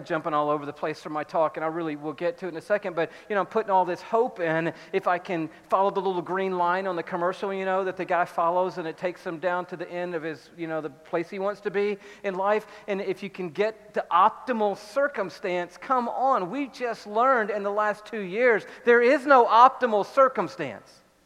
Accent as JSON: {"language": "English", "town": "Atlanta", "region": "Georgia", "country": "United States", "tie": "born or raised there", "said": "when I was growing up in Atlanta"}